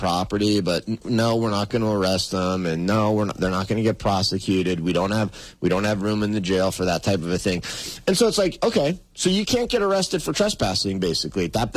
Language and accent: English; Montana, United States; now in Billings, United States; because I grew up over in the Gallatin Valley, you know, I grew up 15 miles, 20 miles from Bozeman. Now I live in Billings.